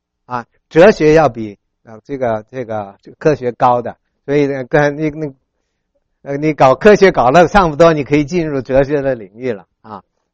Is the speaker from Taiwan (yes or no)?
no; Hong Kong; 我虽然在香港长大，但是我是在山沟里面啊，所以我在山沟里面就看到有神，所以我从小是一个有神论者